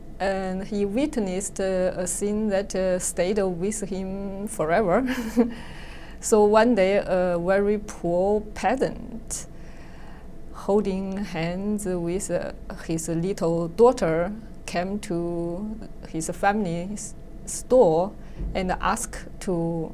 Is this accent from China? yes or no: yes; China; I was born and raised in China, mm-hmm. In an ordinary working family. My parents worked their whole life in a state-owned factory.